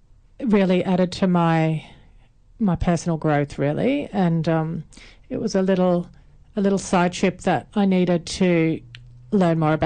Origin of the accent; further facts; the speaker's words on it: Katoomba, New South Wales, Australia; also born or lived in Sydney; so when I was in about grade five, we moved from Sydney, Western Sydney, up to Katoomba.